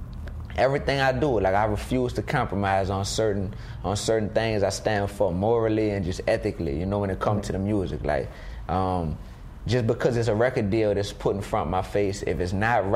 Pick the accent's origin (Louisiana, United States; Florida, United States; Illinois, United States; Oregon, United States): Louisiana, United States; New Orleans; You know, I'm from New Orleans.